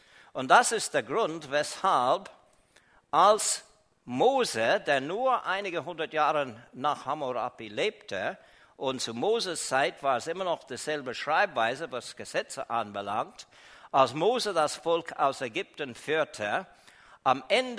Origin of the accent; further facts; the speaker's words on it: Canada; Als Kanadier ist mein Oberhaupt, wenn man will, die Königin Elisabeth von England.